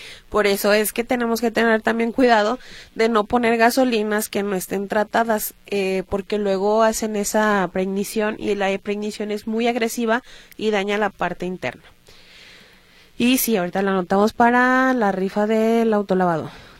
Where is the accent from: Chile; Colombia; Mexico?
Mexico; Tepatitlán, Jalisco; soy de Tepatitlán.